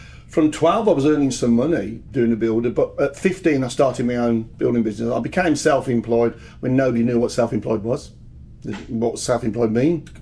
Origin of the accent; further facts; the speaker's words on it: Birmingham, West Midlands, United Kingdom; They can't believe I'm from Birmingham.